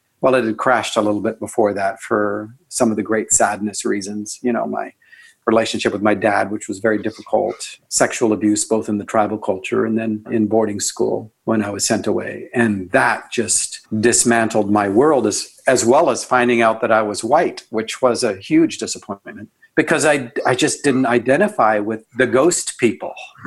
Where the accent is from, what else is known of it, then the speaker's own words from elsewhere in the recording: Canada; I'm Canadian.